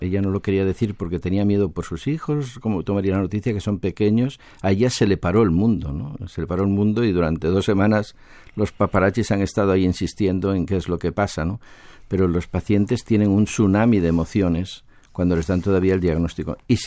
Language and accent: Spanish; Oviedo, Asturias, Spain; born there; moved away as an adult; also born or lived in Barcelona; yo nací en Oviedo, empecé a estudiar medicina en Oviedo